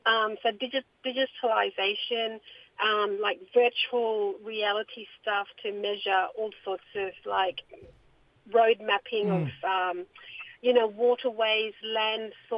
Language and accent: English; Western Australia, Australia; now in Cairns, Australia; I'm from the East Kimberley of Western Australia. My mum, my mob are the Jaru, Wollongong, Nyarrangan people from beautiful. East Kimberley.